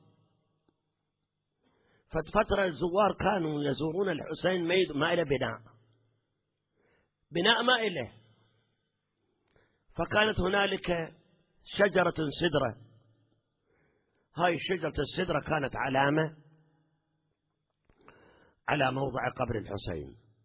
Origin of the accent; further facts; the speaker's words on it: Iraq; احنا نتذكر زمن صدام عندنا بالعراق